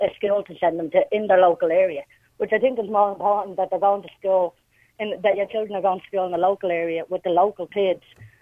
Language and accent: English; Ballymun, Leinster, Ireland; I mean, in my circumstance, I'm from Ballymun.